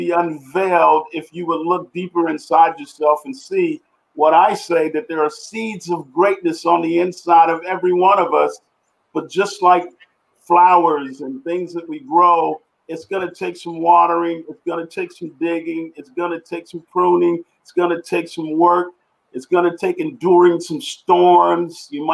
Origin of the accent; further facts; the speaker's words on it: Houston, Texas, United States; also born or lived in Louisiana; I was born in Louisiana, and my mom left my dad in the middle of the night, grab six kids, throw them in the car, and drive to a whole nother state. And when we get to Houston, from Louisiana to Houston, we struggled.